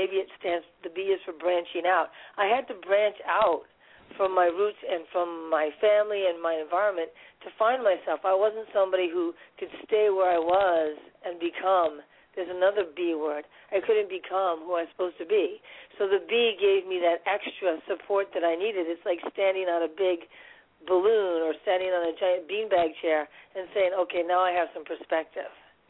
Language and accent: English; New York City, New York, United States; I am a girl from New York City.